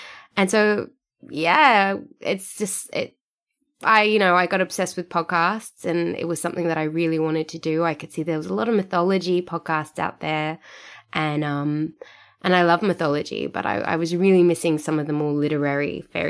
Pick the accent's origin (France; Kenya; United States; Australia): Australia; Sydney, New South Wales; now in Perth, Australia; I'm from Sydney. I live in Perth now, which is on the other side of Australia. And I've been living here for a couple of years now.